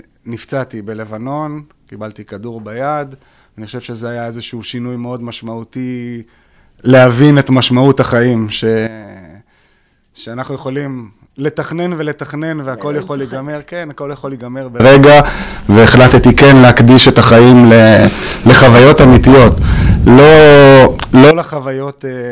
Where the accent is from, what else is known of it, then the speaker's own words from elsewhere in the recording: Jerusalem, Jerusalem District, Israel; אני ירושלמי, בן 52 תכף